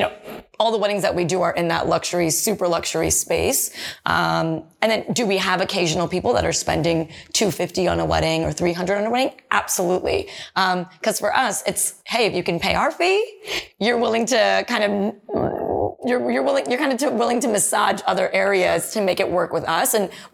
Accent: New Jersey, United States; I was born and raised in Jersey, moved to New York, you know, went to college in New York

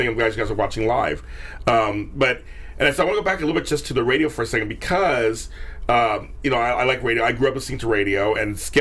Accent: England, United Kingdom; I grew up in England, the crack era, but we know drugs.

